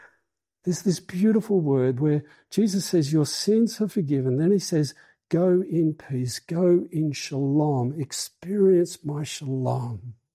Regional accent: Tasmania, Australia; Like I grew up in Tasmania.

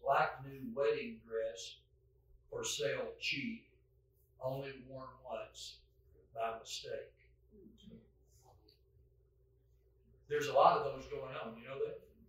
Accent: Texas, United States; That's hard for me to say still as a Texan.

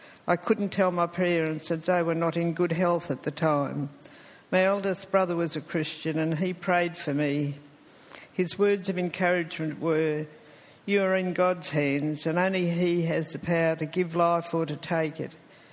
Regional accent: Melbourne, Victoria, Australia; born there; I was born in Essendon Private Hospital.

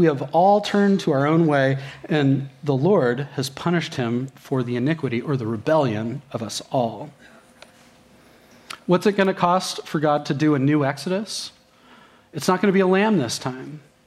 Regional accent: United States; as an American, and especially as a 30-year-old, I was like, sweet, three courses, that's a lot of food.

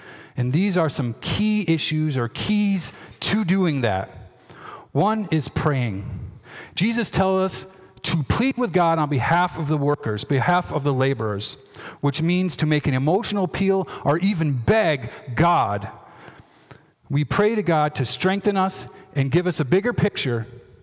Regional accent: Lansing, New York, United States; I'm from Lansing, New York. And if you're not familiar with that, once you get across the bridge by the high school, it's up in the farm country.

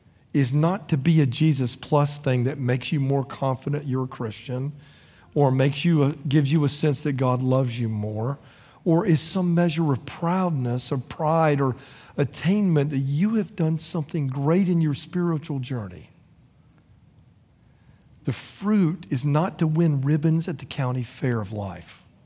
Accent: Florida, United States; Growing up in Florida, you always had this kind of inferiority complex about California, that California was the real sunshine state.

